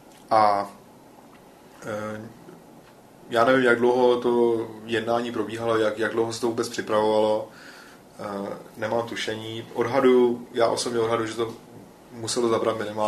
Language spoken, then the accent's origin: Czech; Iran; Já nevím, jestli nás zmínil jsem, že jsem to dětství strávil v Iránu.